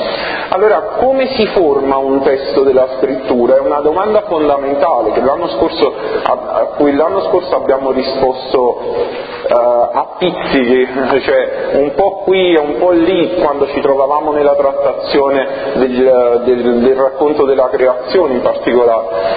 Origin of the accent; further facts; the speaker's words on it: Naples, Campania, Italy; Vabbè, noi siamo napoletani